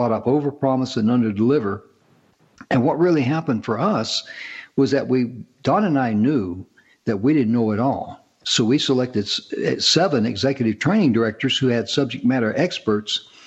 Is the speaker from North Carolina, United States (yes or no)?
yes; Shelby, North Carolina, United States; If someone was listening to us from my hometown of Shelby, North Carolina